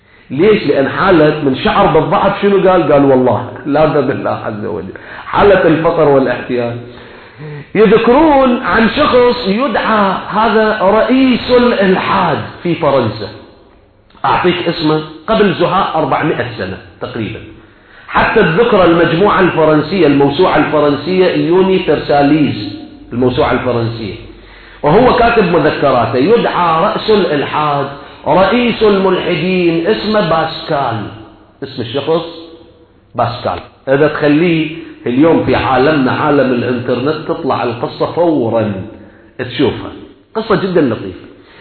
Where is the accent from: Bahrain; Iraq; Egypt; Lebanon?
Iraq; احنا عندنا في العراق يسموه ربل.